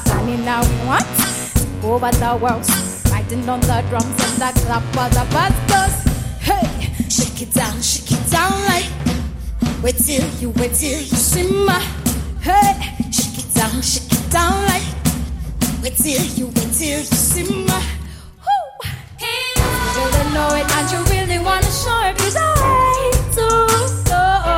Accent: Nairobi, Kenya; I come from Nairobi, that's the capital city of Kenya.

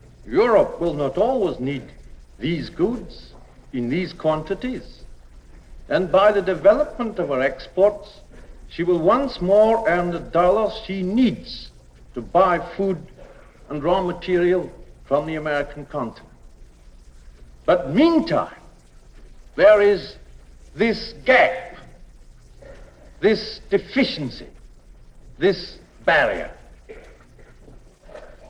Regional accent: Scotland, United Kingdom; I come from Clydeside. I therefore know about shipbuilding.

